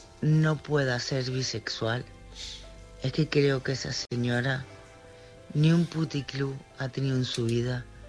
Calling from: Tenerife, Canary Islands, Spain; Soy de Tenerife, aunque estoy viviendo en Sevilla.

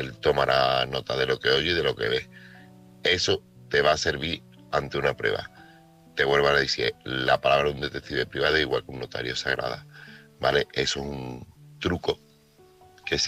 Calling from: Seville, Andalusia, Spain; corresponsal de Sevilla.

